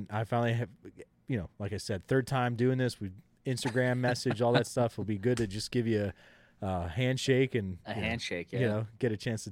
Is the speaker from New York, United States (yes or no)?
no; Pennsylvania, United States; I have to be ready not only for my home state of you know, PA of climbing the mountains